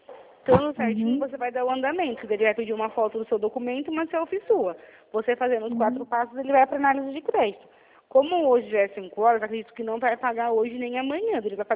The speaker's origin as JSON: {"language": "Portuguese", "town": "Sorocaba", "region": "São Paulo", "country": "Brazil", "said": "Eu trabalhei também, eu sou de Sorocaba."}